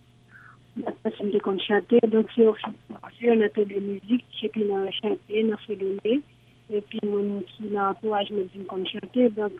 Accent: Haiti; je suis haïtien

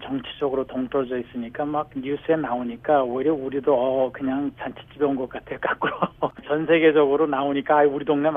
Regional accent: Gangwon, South Korea; now in United States; 저는 원래 고향이 강원대, 강원대 산골 들어가면 사람들이 이렇게 오픈되어 있지 않죠.

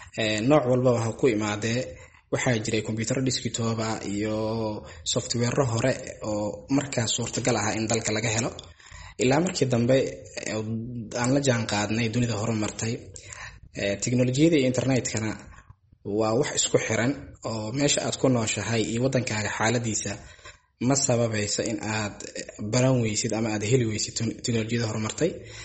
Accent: Mogadishu, Banaadir, Somalia; anigu waxaan ku dhashay magaalada Muqdisho, gaar ahaan degmada Wadajir.

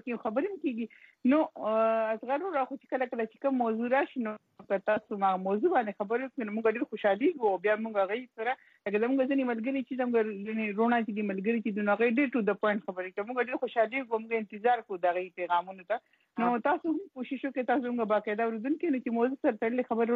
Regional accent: Khyber Pakhtunkhwa, Pakistan; now in Karachi, Pakistan; مسافر يم د کراچۍ نه دا پیغام در لګم زه ما تعلق د شمالي وزیرستان شوه سره دی

